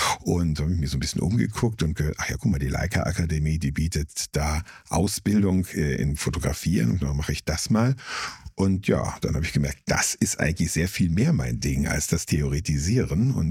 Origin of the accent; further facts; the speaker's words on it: Bavaria, Germany; also born or lived in Norway; Also tatsächlich habe ich also die große Teile meiner Kindheit im Berchtesgadener Land verbracht.